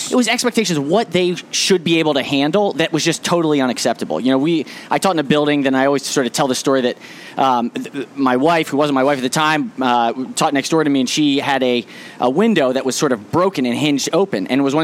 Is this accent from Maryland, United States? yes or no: yes; Silver Spring, Maryland, United States; growing up in Silver Spring, I was very fortunate and felt very blessed